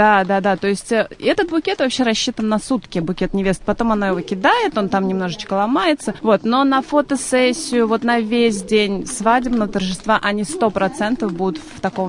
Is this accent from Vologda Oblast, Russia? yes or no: yes; Belozersk, Vologda Oblast, Russia; Я флорист … Я из Белозерска, но работаю также и по Раменскому району, и по Воскресенскому району.